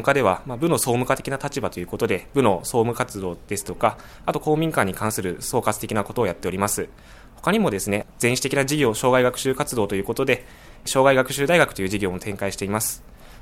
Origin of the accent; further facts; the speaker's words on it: Yokohama, Kanagawa, Japan; 自分は横浜市です。